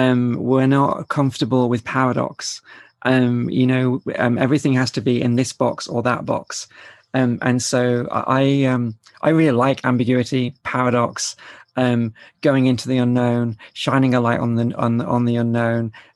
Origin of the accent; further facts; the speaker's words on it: North West England, United Kingdom; So I was born in South Cheshire, which is a county in England. And so, you know, my first sort of decade was there. I lived in the countryside, lived in a house in, you know, at the end of a lane, with fields all around